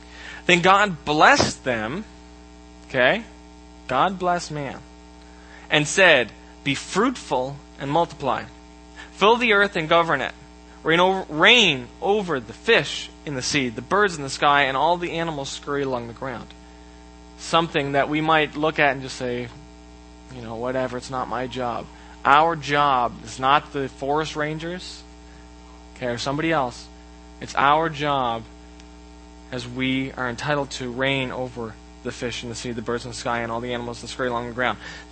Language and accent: English; Canada; Hi, I'm Canadian.